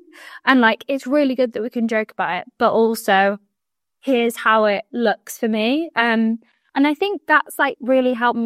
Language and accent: English; Warrington, North West England, United Kingdom; we suggested doing it around Alder Hey or like in that sort of like northwest area, which is where I'm from Warrington.